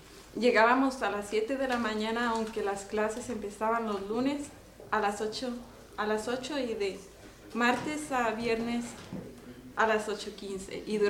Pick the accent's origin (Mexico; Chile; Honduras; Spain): Mexico; siendo mexicana yo no conocía esos escritores, esos poetas, porque pues, nosotros crecimos en México, ¿verdad?